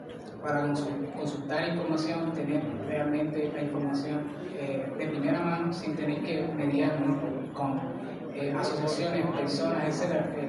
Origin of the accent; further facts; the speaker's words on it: Cuba; a nosotros como cubanos, ¿no? Estamos siempre deseosos de ver justicia